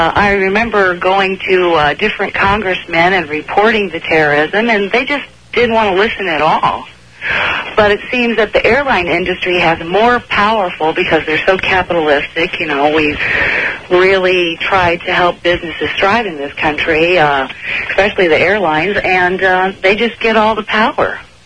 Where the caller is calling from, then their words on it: Portland, Oregon, United States; Portland, Oregon.